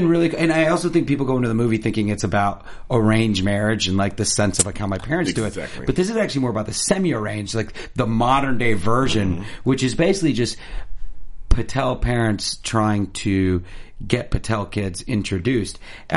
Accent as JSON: {"language": "English", "country": "United States", "tie": "born there", "said": "it's this weird dichotomy where I grew up, I'm American born, but I grew up in an Indian household. So I'm watching, American romantic comedies."}